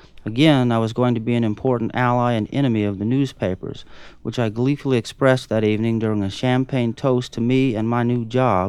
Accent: Midwest, United States; I'm from the Midwest, where we have a lot of tornadoes, and it's sort of routine in the spring and summer

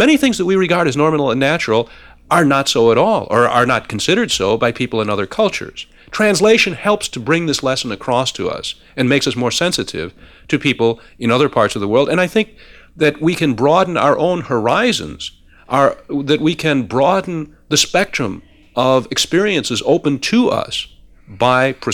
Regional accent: United States; I think that I am an American. I love my country. I'm very deeply attached to it, and I identify with it.

